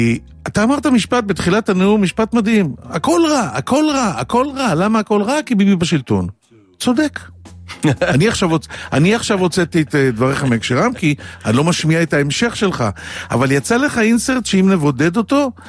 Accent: Central Israel, Israel; וזה, אומרים, אבל אתה בחור הגון ואתה לא שמאלן. אני ישראלי מהמרכז, אני ישראלי פשוט.

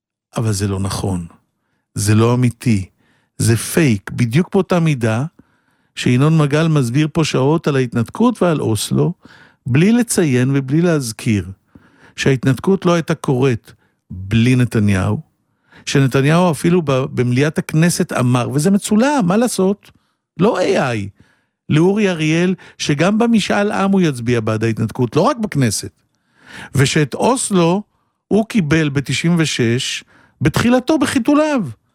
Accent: Holon, Tel Aviv District, Israel; born there; נולדתי בחולון, ועבדתי קשה, ומשפחה די דלה, ועם המזרחית ספרדיה

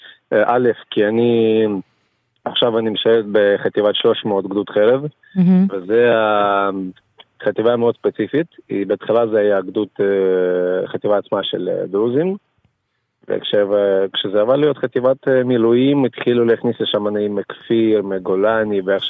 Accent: Ukraine; Hebrew is a second language; now in Israel; כמובן יש לי גם מדינה מקורית, יש לי מנטליות גם של אוקראינה, גם של ישראל טיפה. אני גם מגדיר את עצמי כיהודי

